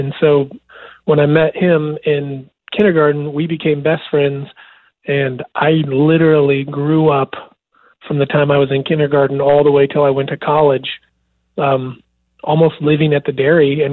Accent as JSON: {"language": "English", "town": "Bonanza", "region": "Oregon", "country": "United States", "tie": "born or raised there", "said": "So I grew up in South Central Oregon. Bonanza is a town. When I was growing up, it was a town of about 250 people. And it's just very rural, all cattle farmers, dairy farmers, ranchers."}